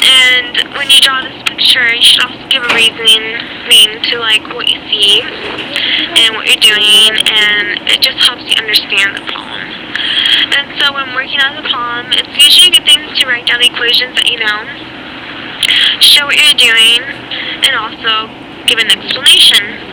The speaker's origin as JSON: {"language": "English", "town": "Camarillo", "region": "California", "country": "United States", "said": "I am from Camarillo. That is located in Ventura County. It is about 3 hours north of San Diego. It's a small town. There's one high school in it, and pretty much everyone knows everyone"}